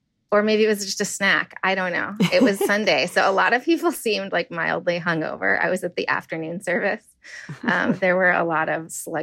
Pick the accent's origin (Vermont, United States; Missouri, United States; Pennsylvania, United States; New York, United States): New York, United States; I'm from New York, and I'm a reporter at NBC News.